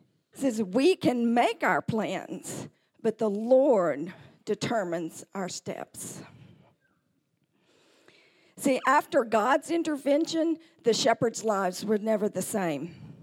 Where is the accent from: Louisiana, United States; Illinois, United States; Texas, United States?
Texas, United States; Midland; Roy and I grew up in Midland, Texas. We went to school there. We got married there. We had our children there. In fact, my four kids were born in the same hospital I was born in.